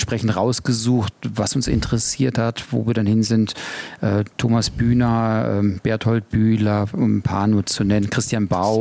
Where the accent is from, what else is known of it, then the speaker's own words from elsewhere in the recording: North Rhine-Westphalia, Germany; Gebürtig aus dem Sauerland. Also gar nicht mal so weit weg hier von Marburg. Das ist so mit dem Auto 1,5 bis 2 Stunden Fahrzeit, da aufgewachsen und in einem gutbürgerlichen Haus gelernt, bis es mich dann auch in die weite Welt hat verschlagen.